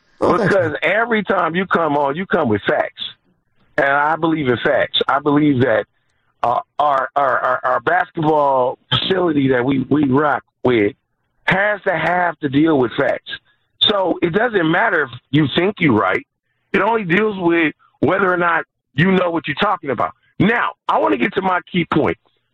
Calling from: Oakland, California, United States; from Oakland, California.

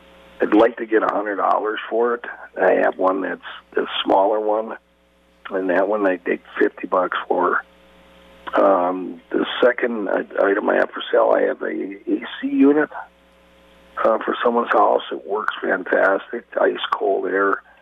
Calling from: Iron Ridge, Wisconsin, United States; Good morning. I'm calling from Iron Ridge.

